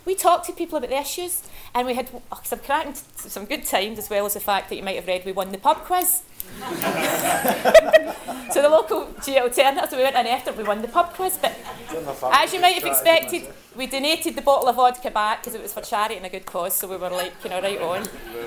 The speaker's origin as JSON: {"language": "English", "region": "Scotland", "country": "United Kingdom", "said": "So like saying, I am from Scotland, everybody's to come"}